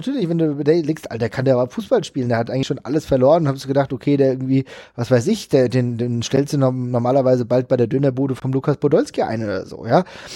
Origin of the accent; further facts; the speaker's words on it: Cologne, North Rhine-Westphalia, Germany; du merkst dann plötzlich als Kölner